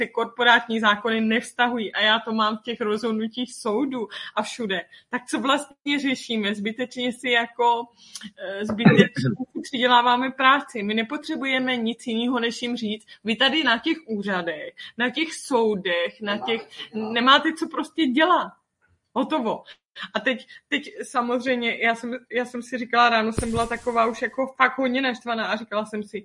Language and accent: Czech; Podbořany, Ústí nad Labem Region, Czechia; born there; Musíš jít na tu matriku, jako tu prapůvodní, kde jsi se narodil. Já třeba v Podbořanech nebo tak